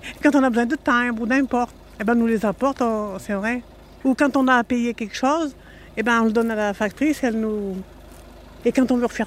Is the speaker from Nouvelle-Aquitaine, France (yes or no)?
no; Saint-Rambert, Auvergne-Rhône-Alpes, France; now in Auvergne, France; Non, je ne suis pas d'ici. Moi, je suis de la Loire. Je suis du côté de Saint-Rambert. Et moi, vous voyez, je me suis mariée et j'ai resté en Auvergne. On avait habité Saint-Bonnet